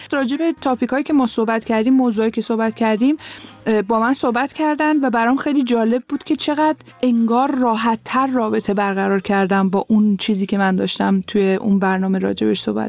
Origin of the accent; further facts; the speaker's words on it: Tehran, Tehran Province, Iran; born there; من تهران به دنیا آمدم. پدر مادرم هم تهران به دنیا آمدن، ولی بخش بزرگی از خانواده 75% آذری هستن.